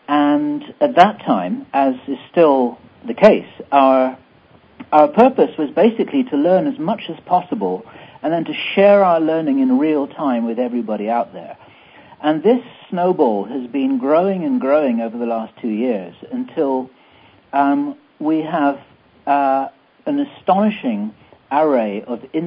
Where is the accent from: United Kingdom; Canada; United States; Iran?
United Kingdom; England; And I'm the resident Englishman here, so I apologize to anyone who finds my accent rather weird.